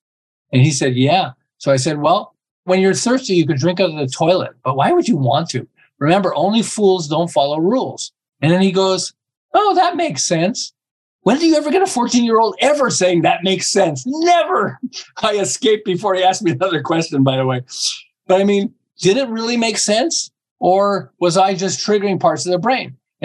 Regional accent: Canada; I'm from Canada originally

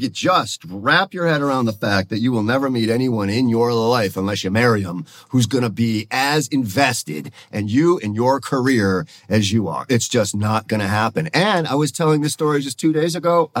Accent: Detroit, Michigan, United States; I was from the Midwest in Detroit.

